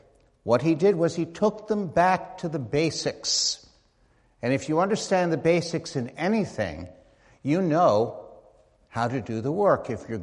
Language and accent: English; Long Island, New York, United States; I am a native New Yorker. I grew up on Long Island.